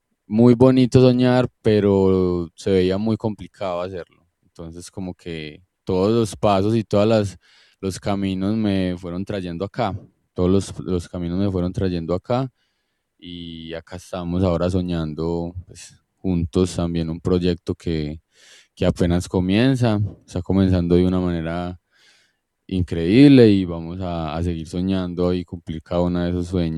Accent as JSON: {"language": "Spanish", "town": "Girardota", "region": "Antioquia", "country": "Colombia", "tie": "born or raised there", "said": "Yo crecí en Girardota, un municipio del Valle de Aburrá, acá en Antioquia, en Colombia."}